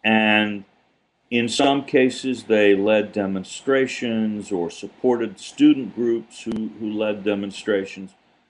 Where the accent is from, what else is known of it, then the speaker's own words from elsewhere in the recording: South Carolina, United States; born there; moved away; I was born in South Carolina. That's really kind of, I think about things as a Southerner, even though I've been living in the North most of my life.